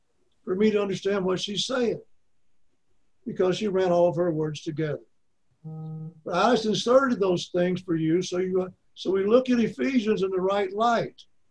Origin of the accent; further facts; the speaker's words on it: Arkansas, United States; But phonetics, we never had that in the school I went to in Arkansas. We're taught English grammar, but phonetics, we should have had it because of being from Arkansas, we run every word together.